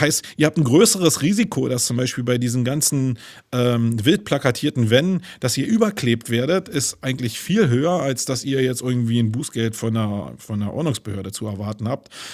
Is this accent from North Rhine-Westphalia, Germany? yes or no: no; Berlin, Germany; Ich komme aber nun aus Berlin